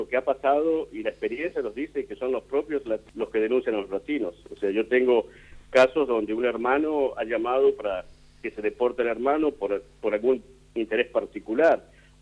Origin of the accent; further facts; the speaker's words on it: Bahía Blanca, Buenos Aires Province, Argentina; born there; Sí, yo nací en Argentina, en Bahía Blanca.